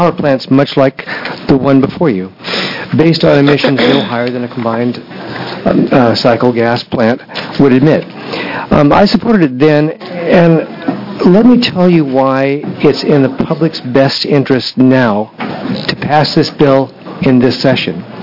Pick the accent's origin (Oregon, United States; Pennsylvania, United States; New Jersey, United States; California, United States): Oregon, United States; Hood River; I come from Hood River